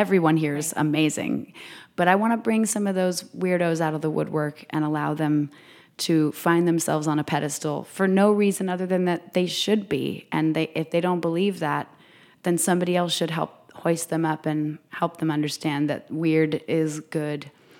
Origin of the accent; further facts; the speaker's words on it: Vermont, United States; Well, listen, I grew up in Vermont. I've worked on dairy farms.